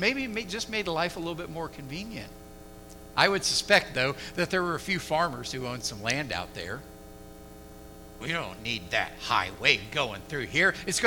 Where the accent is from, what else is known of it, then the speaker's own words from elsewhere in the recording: Dayton, Ohio, United States; and I grew up in Dayton, Ohio. I spent the first 30-odd years of my life there, and so I knew the terrain.